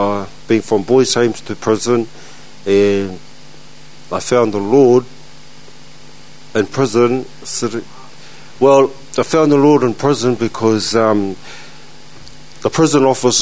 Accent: Auckland, New Zealand; I was born and raised in Auckland

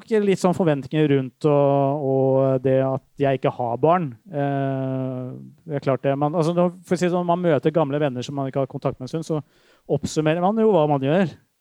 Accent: Drøbak, Akershus, Norway; Jeg vokste opp i Drøbak

